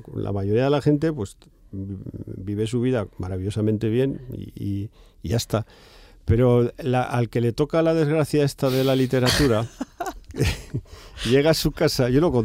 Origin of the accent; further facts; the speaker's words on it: Barbastro, Aragon, Spain; en mi pueblo, en Barbastro, yo viví los 18 primeros años de mi vida y allí se forjó todo, mi identidad, mis emociones